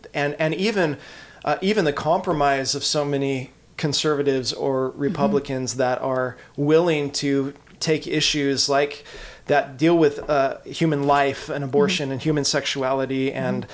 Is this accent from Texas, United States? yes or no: no; California, United States; I'm from California originally.